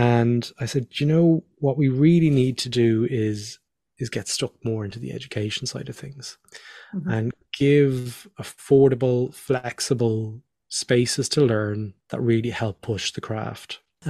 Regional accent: Ireland; This is why we'd speak to each other, because he's Irish and I'm Irish.

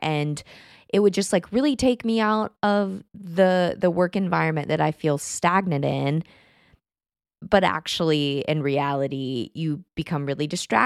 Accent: Texas, United States; I grew up in Texas. I like the heat.

